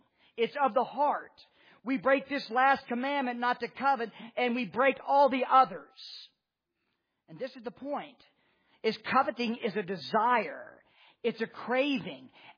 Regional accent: West Virginia, United States; I grew up in Mayberry. I grew up in a small town in West Virginia.

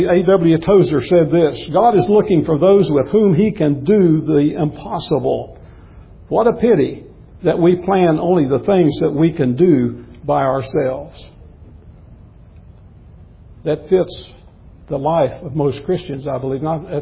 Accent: West Virginia, United States; B.R. Lakin, a man who grew up not far from where I was raised in West Virginia.

